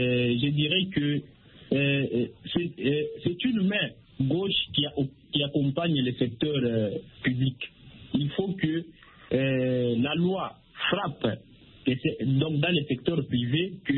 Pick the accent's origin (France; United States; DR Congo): DR Congo; Chez nous, en RDC, par exemple, l'âge de retraite n'est pas respecté.